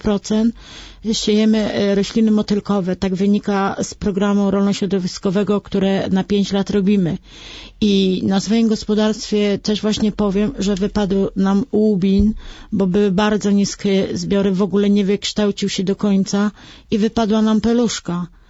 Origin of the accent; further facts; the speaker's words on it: Redków, Kuyavian-Pomeranian Voivodeship, Poland; bo jestem z Redkowa, gmina Szubin